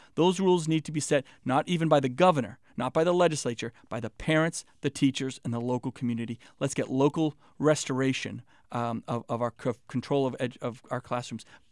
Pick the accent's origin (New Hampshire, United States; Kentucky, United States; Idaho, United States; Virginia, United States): New Hampshire, United States; growing up in New Hampshire, where public service is important to all of us